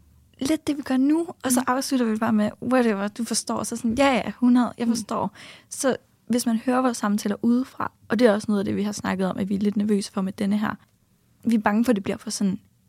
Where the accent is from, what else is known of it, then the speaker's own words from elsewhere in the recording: Jutland, Denmark; now in Copenhagen, Denmark; jeg er 23 for nu. 17. februar bliver jeg 24. Ja. Og vi er begge to fra Jylland. Men jeg bor også på Østerbro nu.